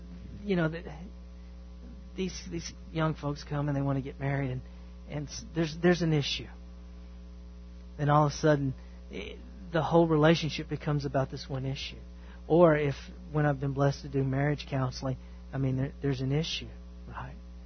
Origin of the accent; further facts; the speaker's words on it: Mount Vernon, United States; because I'm originally from Mount Vernon, right?